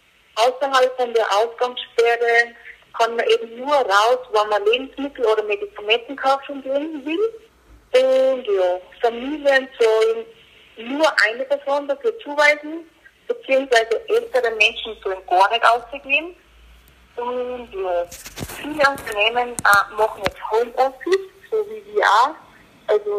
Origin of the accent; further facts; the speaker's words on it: Ried im Innkreis, Upper Austria, Austria; moved away as an adult; now in Quito, Ecuador; Ich komme aus dem Bezirk Riedel-Innkreis und habe mich im Februar 2015 dazu entschlossen, dass ich nach Ecuador gehe. Geplant waren eigentlich 4 Monate, jetzt sind es schon 5 Jahre. Ich bin in Quito, in der Hauptstadt von Ecuador